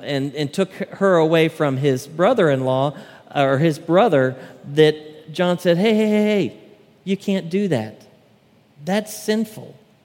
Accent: the Ozarks, United States; it's kind of like an Ozark family reunion. And I can say that because I'm from the Ozarks.

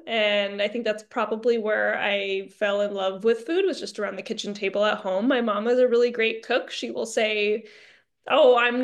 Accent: California, United States; I grew up in California, so I feel like we ate pretty healthy early to a lot of the trends

